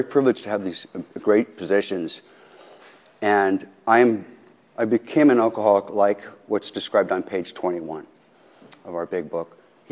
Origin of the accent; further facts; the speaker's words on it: Walnut Creek, California, United States; of which one of them was my first girlfriend growing up in Walnut Creek